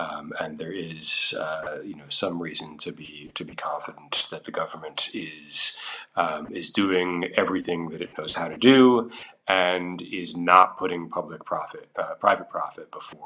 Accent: United States; as an American, it's a quite extraordinary thing to go to the doctor here

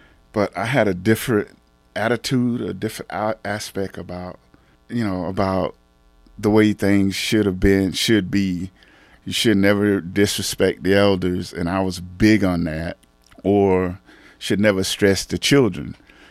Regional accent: Fort Lauderdale, Florida, United States; moved away as an adult; Anyway, I'm originally from Florida. You know, I came here, I moved to the Northwest in 2003, but I was raised on a farm out west of Fort Lauderdale. And I love the country life. I'm a country boy.

